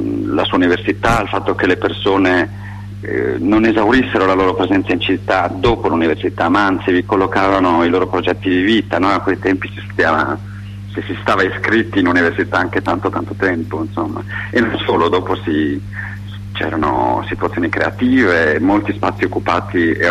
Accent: Modena, Emilia-Romagna, Italy; also born or lived in Friuli-Venezia Giulia; Fortunatamente sono cresciuto in Emilia Romagna.

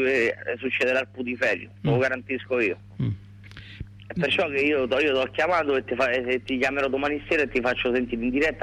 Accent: Greece; Italian is a second language; Io sono greco.

